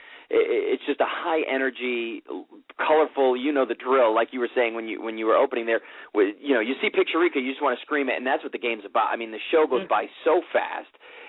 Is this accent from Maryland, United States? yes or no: no; Rumford, Rhode Island, United States; I'm actually an East Coast guy myself. I'm originally from Rhode Island, and a lot of folks, big shout out to Rumford, Rhode Island.